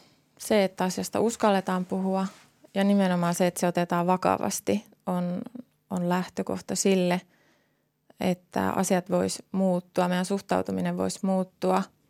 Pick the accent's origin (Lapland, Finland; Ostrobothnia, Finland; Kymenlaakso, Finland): Lapland, Finland; Tornio; now in Helsinki, Finland; minä olen Torniosta kotoisin. 9 vuotta sitten muutin Helsinkiin töiden perässä.